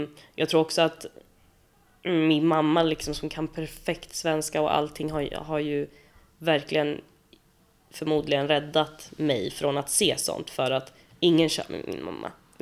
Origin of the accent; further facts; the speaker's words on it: Sweden; born there; jag är ju född i Sverige. Bara för att mina föräldrar inte pratade svenska när de kom hit. Så till exempel när de hämtade mig, min mamma kunde prata spanska.